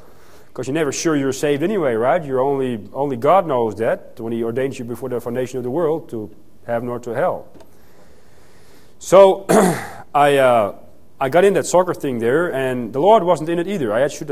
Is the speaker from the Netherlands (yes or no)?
yes; Netherlands; also born or lived in Athens, Greece; I'm from the Netherlands. I was born in Athens, raised in Holland in a Dutch Reformed church.